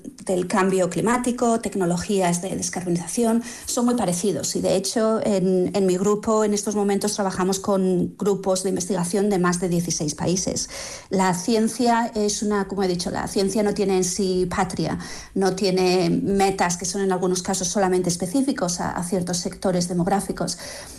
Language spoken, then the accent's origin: Spanish; Vitoria, Basque Country, Spain; now in United Kingdom; es un orgullo siempre el volver a mi tierra y por supuesto los minutos, las horas, los días preciosos que puedo pasar con mi familia, con mis amigas en Vitoria.